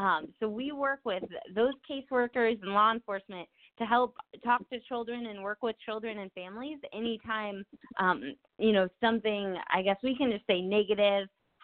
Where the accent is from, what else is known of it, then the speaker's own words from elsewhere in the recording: Nebraska, United States; So you're from Pennsylvania and I'm from Nebraska